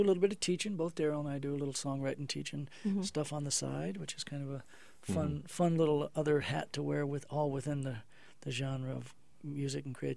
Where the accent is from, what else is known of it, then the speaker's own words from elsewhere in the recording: Iowa, United States; also born or lived in California / Colorado; now in Wisconsin, United States; No, I grew up in Iowa. I grew up down near the Quad City area in Clinton County along the Mississippi. I come from a real big kind of farm community, family, 10 kids in my family.